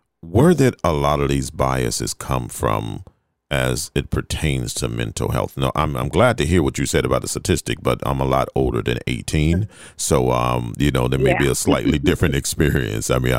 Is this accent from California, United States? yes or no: no; Fort Lauderdale, Florida, United States; born there; Yeah, I was born in Fort Lauderdale.